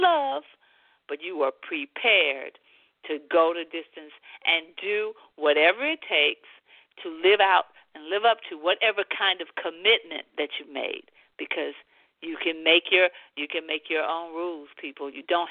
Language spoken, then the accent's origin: English; the South, United States; I am an African American, if you couldn't tell that already, and you probably could tell I'm from the South.